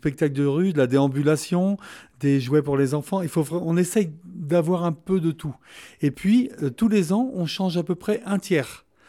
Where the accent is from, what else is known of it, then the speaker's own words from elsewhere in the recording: West, France; Nous, on vient de l'ouest de la France, on a un côté festif et du nord